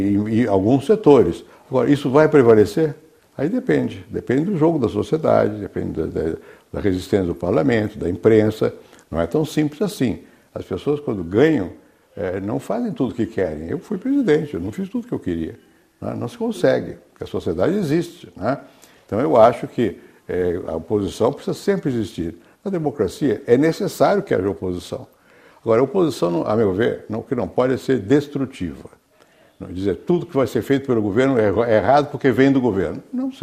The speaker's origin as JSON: {"language": "Portuguese", "country": "Brazil", "said": "Eu sou brasileiro, em primeiro lugar."}